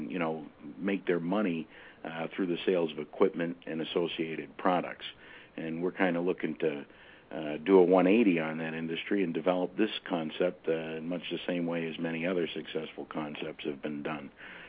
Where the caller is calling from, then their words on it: Greenbelt, Maryland, United States; Greenbelt, Maryland, just outside the nation's capital in Washington, D.C.